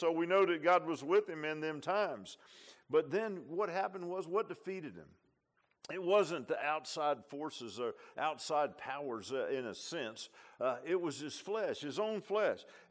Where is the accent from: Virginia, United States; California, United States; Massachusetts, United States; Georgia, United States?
Virginia, United States; Virginia Beach; I remember, I grew up in Virginia Beach, and I remember one time there was one gas station